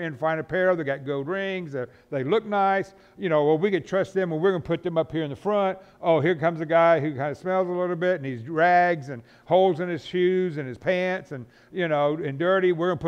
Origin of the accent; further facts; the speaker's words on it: the South, United States; I'm from the South, so I can talk about it.